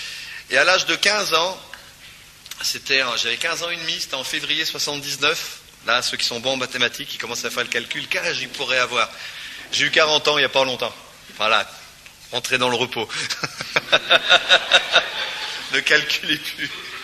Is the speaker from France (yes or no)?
yes; Normandy, France; Et comme je viens de Normandie